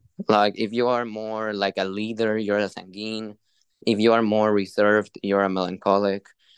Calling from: Mexico; English is a second language; I'm from Mexico.

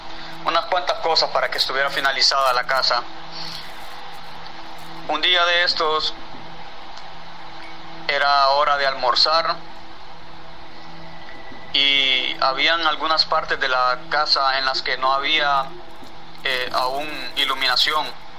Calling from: Honduras; moved away; Pero originalmente soy de Honduras.

